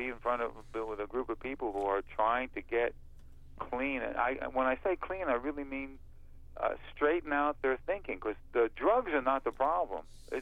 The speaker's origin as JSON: {"language": "English", "town": "New York City", "region": "New York", "country": "United States", "tie": "born or raised there", "said": "I grew up in New York City, and I went to the High School of Music and Art."}